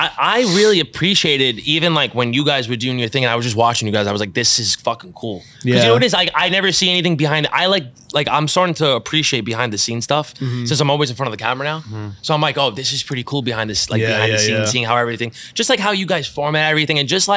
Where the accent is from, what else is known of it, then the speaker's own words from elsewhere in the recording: New York City, New York, United States; I grew up in the Lower East Side.